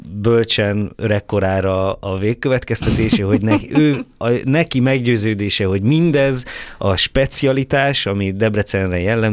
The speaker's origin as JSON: {"language": "Hungarian", "region": "Bihor", "country": "Romania", "accent": "Bihar dialect", "said": "a tájszólás, az ugye, én is Biharból jövök, tehát a Hajdú Bihar megye, az ugye a magyarországi rész, és Bihar megye, az meg a Parciumi rész, és én is Bihar megyéből vagyok"}